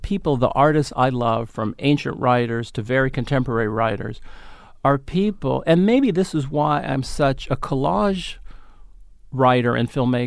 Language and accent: English; San Francisco, California, United States; You know, I grew up in San Francisco, and on, I think, KNBR, you know, they would have from 8 a.m. till 12 noon all the great stand-ups of that time